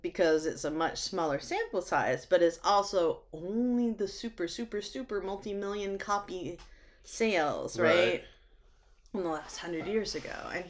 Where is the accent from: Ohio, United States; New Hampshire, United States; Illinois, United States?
New Hampshire, United States; I'm a poor girl. I'm from New Hampshire.